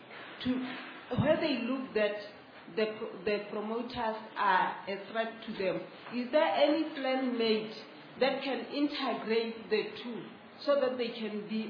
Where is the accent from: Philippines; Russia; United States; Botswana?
Botswana; English is a second language; Hello, I'm from Botswana.